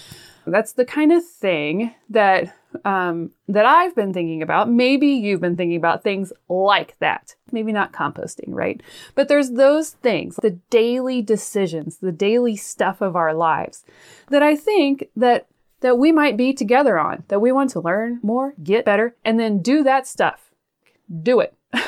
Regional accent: Kansas, United States; I grew up in Kansas on a farm and love my family of origin dearly.

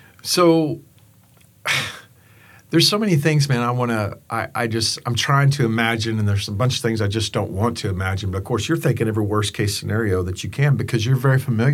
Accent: Texas, United States; Even though I'm a hillbilly from Johnson County, Texas, man

